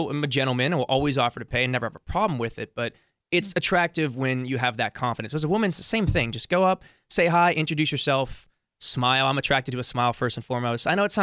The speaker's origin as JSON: {"language": "English", "town": "San Diego", "region": "California", "country": "United States", "tie": "born or raised there", "said": "I'm a beach boy. I live in the beach. I grew up in San Diego."}